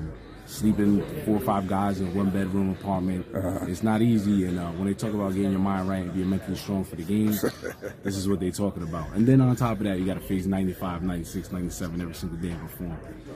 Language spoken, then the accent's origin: English; Brooklyn, New York, United States; I'm from Brooklyn, New York.